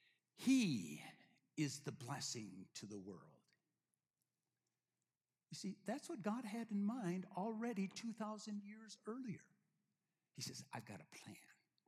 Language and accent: English; Edgerton, Minnesota, United States; my sister and brother-in-law in my hometown of Edgerton, Minnesota, had a fire in their house.